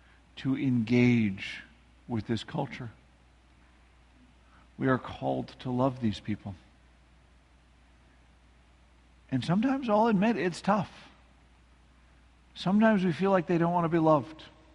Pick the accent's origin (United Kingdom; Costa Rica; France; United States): United States; Midwest; Now, we all know I love to joke about being a Midwesterner